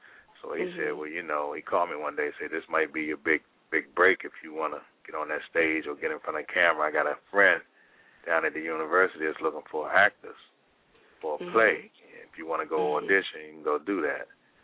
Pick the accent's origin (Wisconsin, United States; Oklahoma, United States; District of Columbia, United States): District of Columbia, United States; Washington; Yeah, well, I grew up in Washington, D.C., Northeast D.C. I don't have any siblings.